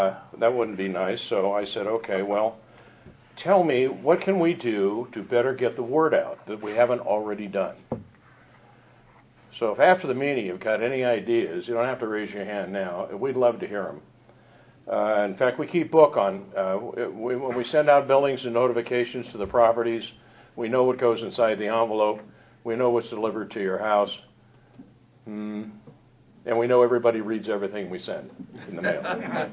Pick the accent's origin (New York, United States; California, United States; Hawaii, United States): California, United States; I come from the Bay Area. Rata, the roads up here are supreme compared to what we've got.